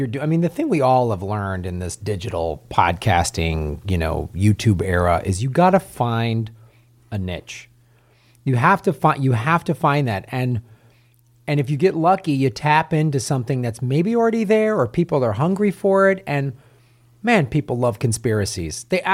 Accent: Chicago, Illinois, United States; So if you know, I grew up in Chicago.

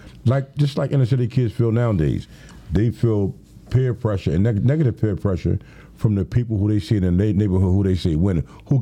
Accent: Philadelphia, Pennsylvania, United States; Because I grew up in South Philadelphia, as you know. And growing up in the inner city, we tend to gravitate toward the negative influences.

